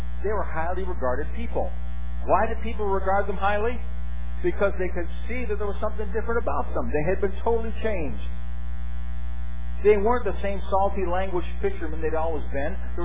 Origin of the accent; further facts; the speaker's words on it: New England, United States; accent: New England; I understand I've got kind of a, you know, New Englander kind of twang once in a while